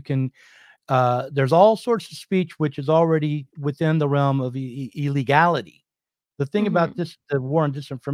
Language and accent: English; United States; If there's one thing that I truly like about being an American, it's that.